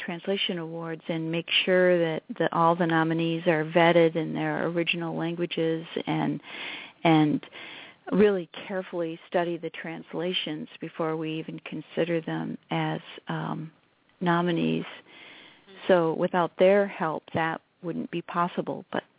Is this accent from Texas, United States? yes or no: no; Detroit, Michigan, United States; And one day, I grew up in Detroit, and one day my high school English teacher brought me two poetry books.